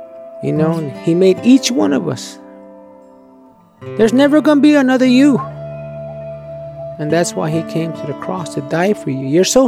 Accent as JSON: {"language": "English", "town": "Tuba City", "region": "Arizona", "country": "United States", "tie": "born or raised there", "also_born_or_lived": "Winslow, Arizona", "said": "I was born in June 8, 1949 in Winslow, Arizona. I came here to Tuba City when 1950. I lived here until 1960, and then I left. And then I came back in 1980 here to Tuba City. I'm half Navajo and half Hopi."}